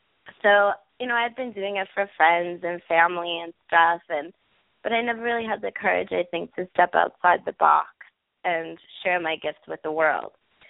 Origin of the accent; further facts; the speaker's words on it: Brooklyn, New York, United States; accent: Brooklyn; With my Brooklyn accent, I think will cover it up a little.